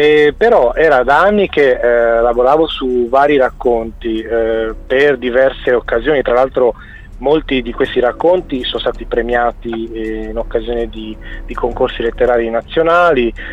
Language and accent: Italian; Cagliari, Sardinia, Italy; born there; Allora, io sono nato a Cagliari.